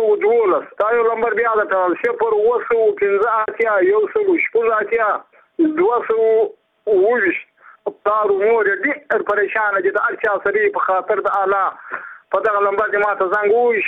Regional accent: Badghis, Afghanistan; زه خپل د بادغیس ولایت یم د مخور د ولسوالۍ یم دغه د کلی یم

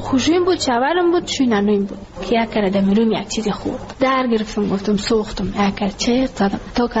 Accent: Ghazni, Afghanistan; now in Kabul, Afghanistan; ما کابل آمدیم، از غزنی هستیم.

